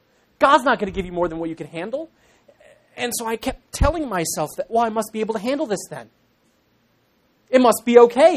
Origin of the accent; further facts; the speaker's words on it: Ireland; I'm Irish, so it just flows.